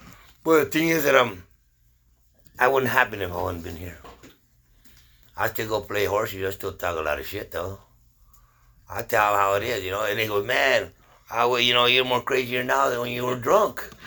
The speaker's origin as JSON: {"language": "English", "town": "Nipomo", "region": "California", "country": "United States", "said": "because they still see where I came from and I don't forget, because I'm really from Nipomo."}